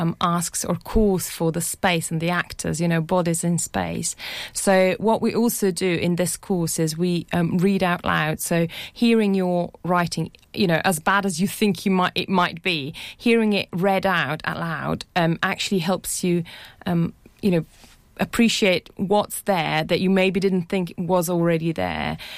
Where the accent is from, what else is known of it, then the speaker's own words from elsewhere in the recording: Slovenia; I come from Slovenia. That's my country of origin.